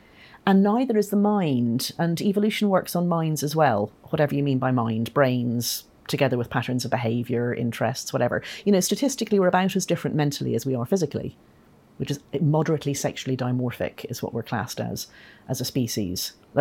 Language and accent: English; Ireland; I mean, I'm Irish. I wasn't able to get the pill when I was a student